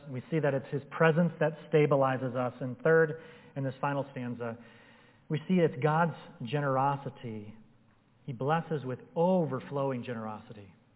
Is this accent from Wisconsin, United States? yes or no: yes; Wisconsin, United States; now in Colorado, United States; I was born and raised in Wisconsin. Grass just grows all the time there. We didn't have sprinkler systems. I realized when I moved to Colorado that if you don't have a sprinkler system on your yard, you won't have grass.